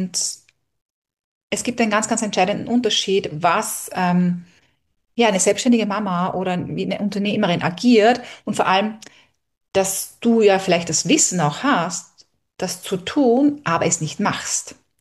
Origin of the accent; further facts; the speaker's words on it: Austria; wir sind dann in Österreich auch bei meinen Eltern. Ich bin ja aus Österreich.